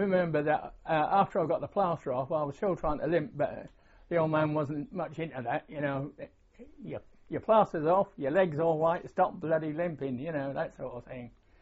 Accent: Wandsworth, London, United Kingdom; born there; I was born in Wandsworth.

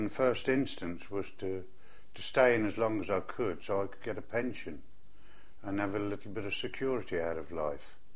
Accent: Coventry, West Midlands, United Kingdom; I come from Coventry.

